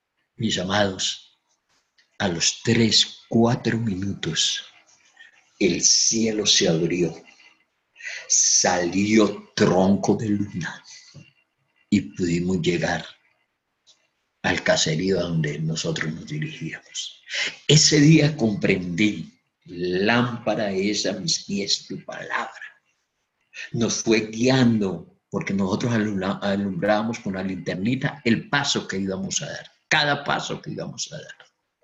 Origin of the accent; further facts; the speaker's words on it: Pamplona, Norte de Santander, Colombia; Me fui para Pamplona, para mi ciudad natal, y allí me involucré